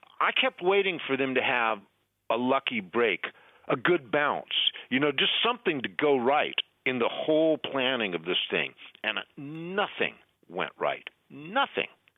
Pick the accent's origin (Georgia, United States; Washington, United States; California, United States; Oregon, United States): California, United States; San Francisco; But I was raised in San Francisco, and I'd watched the whole free concerts in the park thing devolve